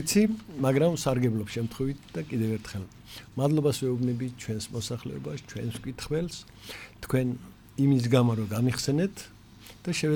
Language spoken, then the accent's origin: Georgian; Tbilisi, Georgia; იმ უბანში, სადაც მე ვიზრდებოდი, ქაშვეთის უბანი ერქვა